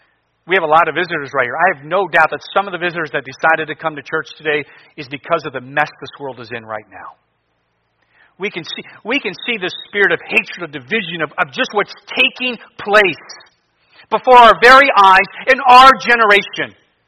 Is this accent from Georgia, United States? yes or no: no; Ohio, United States; I grew up going to church. I grew up Catholic. I grew up outside of Cleveland. And so my parents had divorced, and we had moved just outside of Cleveland, about 20 miles